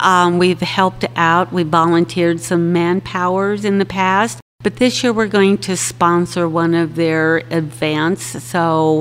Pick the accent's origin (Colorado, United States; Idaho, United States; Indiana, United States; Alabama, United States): Colorado, United States; Monte Vista; I am originally from Monte Vista. I grew out in the country between Monte Vista and Del Norte. I am a Monte Vista High School graduate.